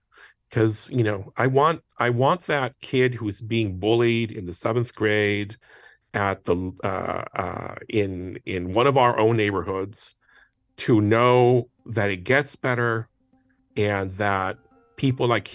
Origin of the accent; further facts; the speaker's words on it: Texas, United States; I came here from Texas. I'm Mexican American. I came here in the year 2000.